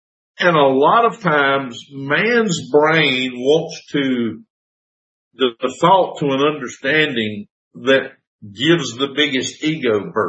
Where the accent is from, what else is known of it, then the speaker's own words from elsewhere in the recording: Georgia, United States; And I'm like, "Well, I'm from Georgia."